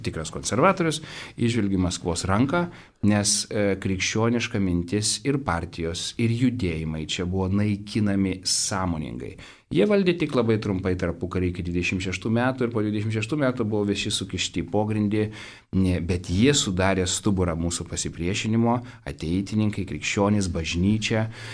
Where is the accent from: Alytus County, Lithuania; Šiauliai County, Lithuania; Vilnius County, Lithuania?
Vilnius County, Lithuania; Vilnius; aš iš Vilniaus, aš žinau, kas tai yra.